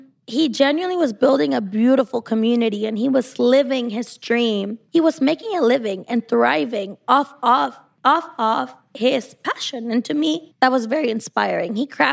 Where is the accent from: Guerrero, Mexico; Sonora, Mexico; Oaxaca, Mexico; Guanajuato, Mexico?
Guanajuato, Mexico; I lived in Michoacán, but I went to school in Guanajuato. And my dad's from Guanajuato, but my mother is from Michoacán. But I was born in Guanajuato.